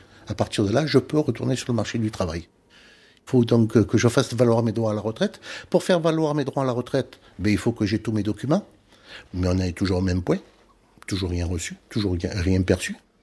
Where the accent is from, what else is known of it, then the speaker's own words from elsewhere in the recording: Algeria; born there; j'ai 63 ans. Je suis né en Algérie, j'ai grandi dans une famille où mon père était militaire.